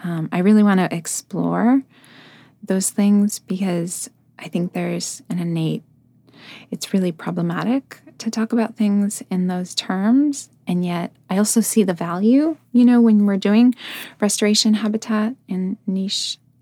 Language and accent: English; East Coast, United States; And I'm actually from the East Coast originally.